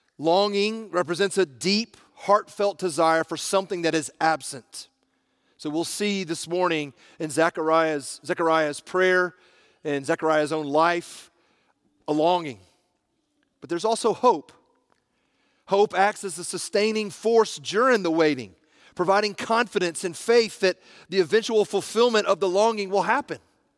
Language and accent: English; Stone Mountain, Georgia, United States; And I grew up in Stone Mountain, Georgia.